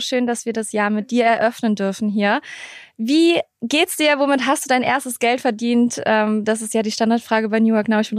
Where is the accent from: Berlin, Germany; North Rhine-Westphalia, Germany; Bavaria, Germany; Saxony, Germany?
North Rhine-Westphalia, Germany; Eschweiler; ich komme ursprünglich aus der Nähe zwischen Aachen und Köln, aus Eschweiler